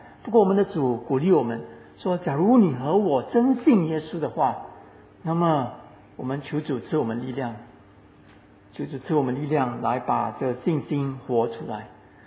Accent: Singapore; 我们新加坡人不喜欢不太会不抵抗冷所以我们去美国的时候

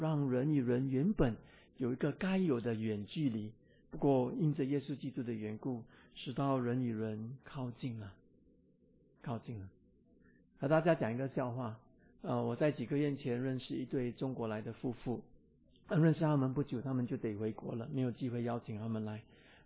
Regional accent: Singapore; 其实我们新加坡人邀约他们进来，他们心中很感动的。

